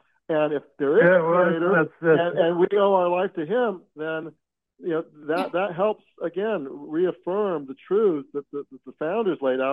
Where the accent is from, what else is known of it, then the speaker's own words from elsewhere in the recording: United States; we need to not just have a knee-jerk pride just because we're Americans.